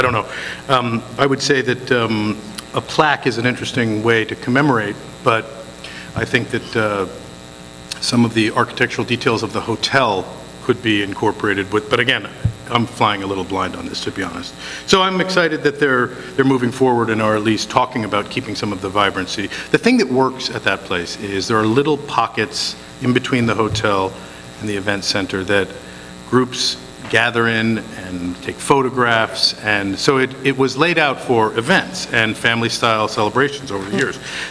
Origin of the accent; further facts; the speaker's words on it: Studio City, California, United States; I'm from Studio City.